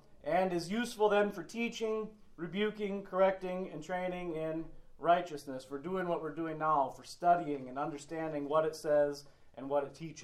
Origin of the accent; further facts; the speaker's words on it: Lincoln, Nebraska, United States; I was raised here in Lincoln as Disciples of Christ. We went to Southview Christian Church at 16th and South Street.